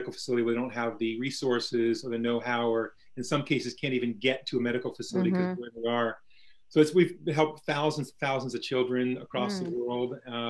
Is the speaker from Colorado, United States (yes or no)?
no; Santa Monica, California, United States; also born or lived in San Jose, United States / Phoenix, United States; So I grew up in Santa Monica, California.